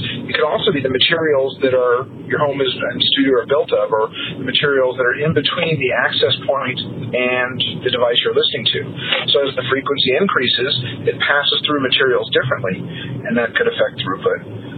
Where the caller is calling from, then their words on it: Los Angeles, California, United States; I'm an ACM from Los Angeles.